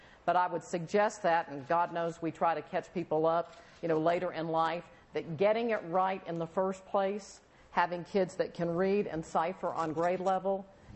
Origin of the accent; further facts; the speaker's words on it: Texas, United States; I'm from Texas. In Texas, we are a majority-minority public school system.